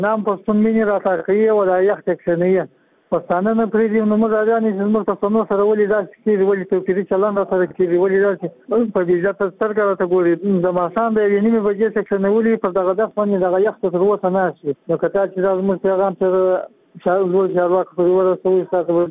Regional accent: Kandahar, Afghanistan; now in Mazar-i-Sharif, Afghanistan; زه د کندهار اوسیدونکو یم

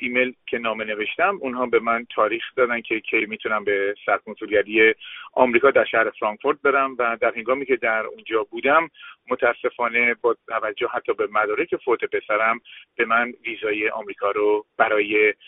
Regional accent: Iran; من یک ایرانیم

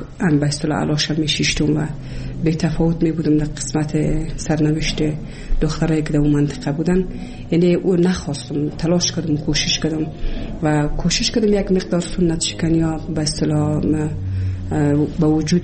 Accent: Kabul, Afghanistan; also born or lived in Bamyan; از ولسوالی شیبر ولایت بامیان هستم. در سال 1356 در یک خانواده روشن فکر من در ولایت کابل به دنیا آمدم و تحصیلات خودم در کابل و پایان رسادم تا صنف 12

